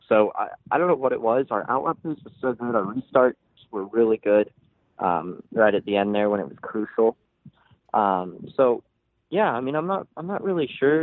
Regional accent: Los Angeles, California, United States; It was a big change to what I was used to growing up in Los Angeles

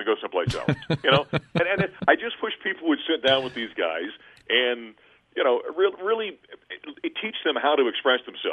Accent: North Dakota, United States; But growing up in North Dakota with the North Dakota State Bison up there, it bothered me the entire game that I was watching.

